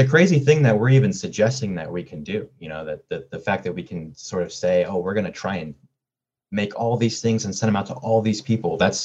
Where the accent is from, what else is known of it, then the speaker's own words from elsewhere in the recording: San Diego, California, United States; moved away as an adult; You know, I'm from San Diego and I lived there all my life before I turned 18.